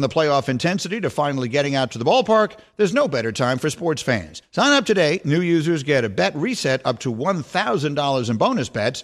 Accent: New York, United States; I mean, I'm from New York. I've seen cold, but it gets much colder in Chicago than it gets in New York.

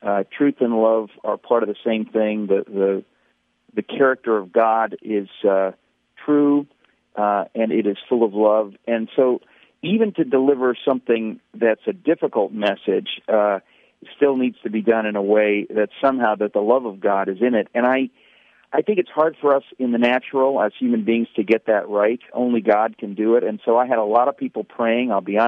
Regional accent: New York City, New York, United States; I'm a fast talker. I grew up in New York City. I live in New York City with my wife and daughter.

